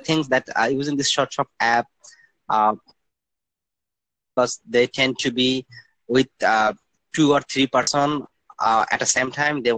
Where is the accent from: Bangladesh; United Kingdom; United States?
Bangladesh; because I am from Bangladesh where this culture haven't started yet.